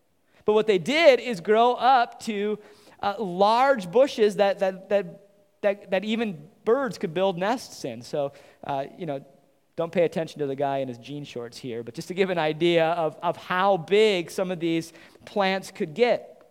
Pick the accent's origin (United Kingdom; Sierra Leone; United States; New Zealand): United States; Wisconsin; I grew up near La Crosse, and there's a ski hill called Mount La Crosse